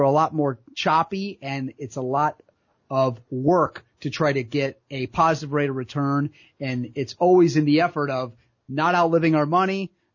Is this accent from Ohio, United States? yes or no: yes; Pemberville, Ohio, United States; Growing up in Pemberville, Ohio, we're not sophisticated, we're not fancy.